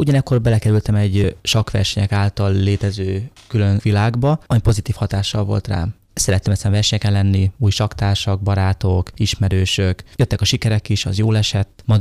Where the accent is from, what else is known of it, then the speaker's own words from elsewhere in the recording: Katymár, Bács-Kiskun, Hungary; also born or lived in Baja; Baján születtem, és Katymáron nevelkedtem fel, a családom ott is él a mai napig.